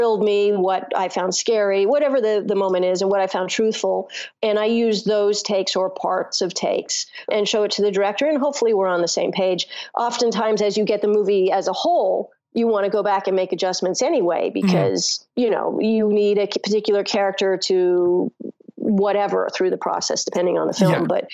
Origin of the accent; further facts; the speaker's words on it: Los Angeles, California, United States; Well, I grew up in Los Angeles.